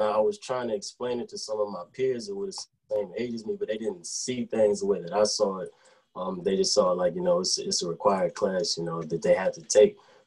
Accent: Virginia, United States; I'm from Central Virginia.

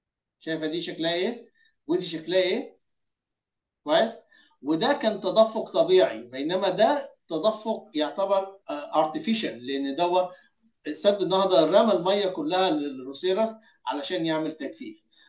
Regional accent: Egypt; حتى عندنا في مصر يعني ملاحظ إن هذا الشتاء جاي لطيف جدا جدا

